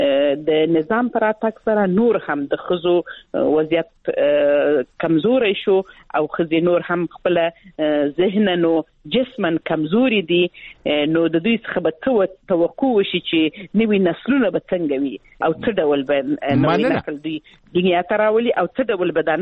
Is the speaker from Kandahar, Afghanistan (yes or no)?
no; Helmand, Afghanistan; زه خپل د هلمند ولایت څخه یم